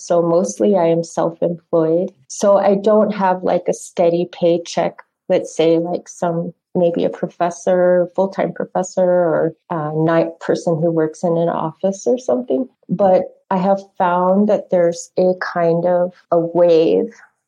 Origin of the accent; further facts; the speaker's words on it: Phoenix, Arizona, United States; also born or lived in Four Corners; We moved a lot. I grew up mostly in the Southwest, in the Phoenix Valley and in the Four Corners area. So that's where I grew up.